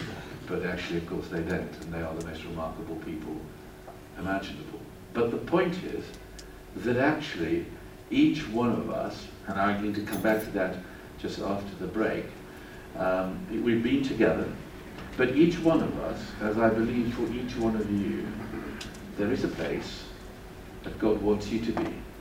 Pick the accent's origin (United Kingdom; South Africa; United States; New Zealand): South Africa; I was brought up in South Africa.